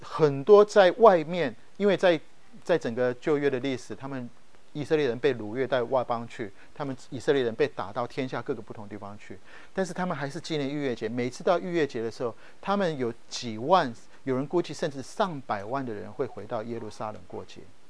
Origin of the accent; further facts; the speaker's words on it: Taiwan; now in United States; 每次我记得小时候在台湾